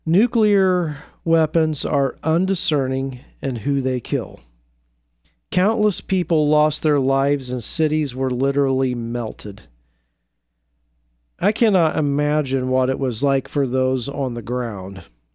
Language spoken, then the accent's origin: English; United States; I'm going to call out my home country, the United States